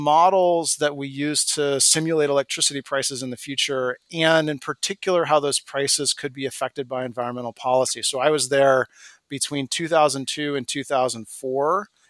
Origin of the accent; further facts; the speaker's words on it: Eugene, Oregon, United States; I grew up in Eugene, Oregon, track capital of the world.